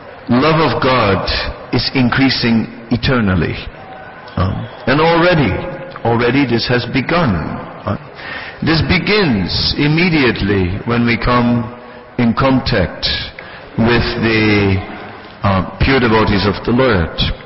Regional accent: Netherlands; I am from Holland, the Netherlands

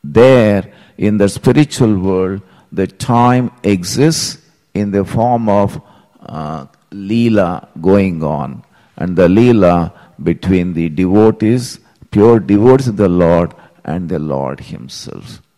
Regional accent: Hyderabad, Telangana, India; I still remember this street where I grew up in Hyderabad.

